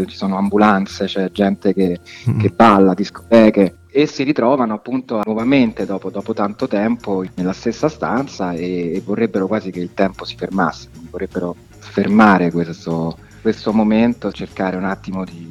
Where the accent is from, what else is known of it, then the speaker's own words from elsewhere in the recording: Rome, Lazio, Italy; un testo in romanesco, noi siamo di Roma